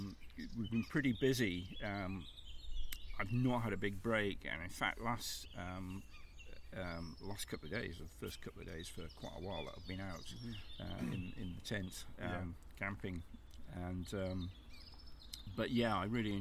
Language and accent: English; Perth, Scotland, United Kingdom; also born or lived in Germany; So I went to primary school and everything in Perth. So if you like, when I grew up initially, it was in Scotland.